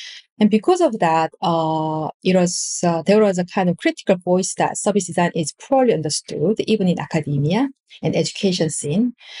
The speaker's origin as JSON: {"language": "English", "country": "South Korea", "said": "and I am originally from Korea."}